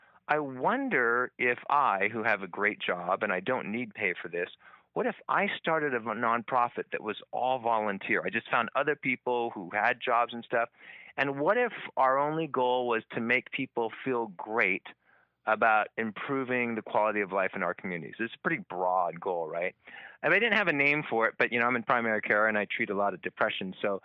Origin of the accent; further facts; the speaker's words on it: San Francisco, California, United States; now in Davis, United States; Okay, so I grew up in San Francisco, like I said.